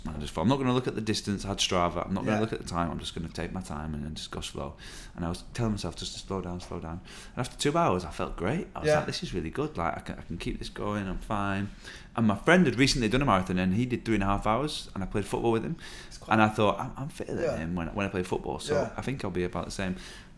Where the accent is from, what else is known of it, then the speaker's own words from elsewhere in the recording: Wigan, North West England, United Kingdom; But then we went running, like, in my hometown around Wigan.